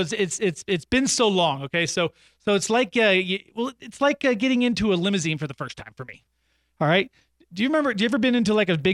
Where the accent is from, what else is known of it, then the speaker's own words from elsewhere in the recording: Massachusetts, United States; accent: Boston; Like, I get embarrassed by my Boston accent.